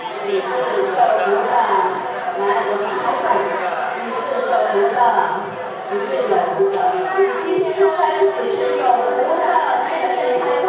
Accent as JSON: {"language": "Chinese", "country": "China", "said": "就好像我们中国人的年历跟西洋历也不一样"}